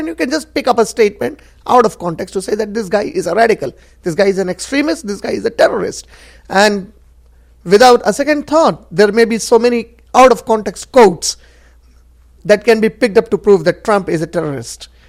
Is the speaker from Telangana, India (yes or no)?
yes; Hyderabad, Telangana, India; I'm from India. From Hyderabad.